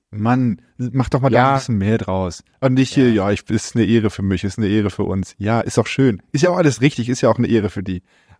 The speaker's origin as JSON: {"language": "German", "region": "Hamburg", "country": "Germany", "said": "Ich als Hamburger kriege ja nichts mit."}